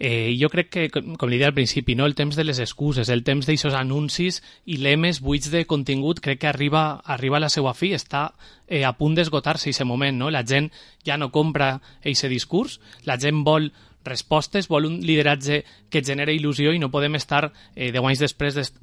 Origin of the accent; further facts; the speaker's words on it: Vila-real, Valencian Community, Spain; vostè me preguntava que per què o què vull jo per al meu poble, ho faig principalment per això. No? A mi m'apassiona Villarreal.